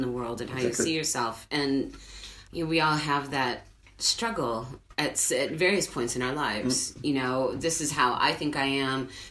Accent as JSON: {"language": "English", "country": "United States", "said": "But I'm also American."}